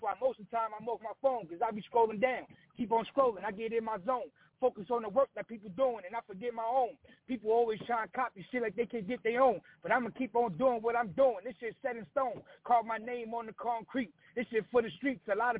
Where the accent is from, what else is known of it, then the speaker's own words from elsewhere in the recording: Far Rockaway, New York, United States; Peace, family. … with the artist, man. I'm from Far Rockaway, Queens.